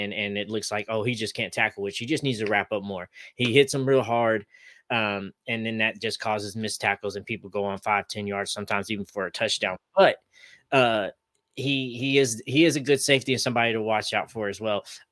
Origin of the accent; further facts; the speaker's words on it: Muskogee, Oklahoma, United States; this motherfucker is from my hometown in Muskogee, Oklahoma, as well